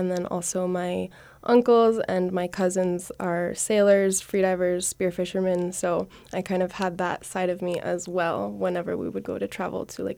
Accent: Glenwood Springs, Colorado, United States; So I grew up here in the valley. I was born in Glenwood Springs, but live in Newcastle, Colorado, so a little bit down valley. And I was also a graduate of Glenwood Springs High School in 2016.

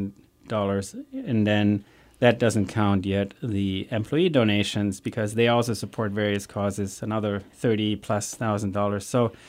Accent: Germany; now in United States; where I grew up in Germany, you know, hills and mountains and rivers and lots of nature and lots of industry as well and business.

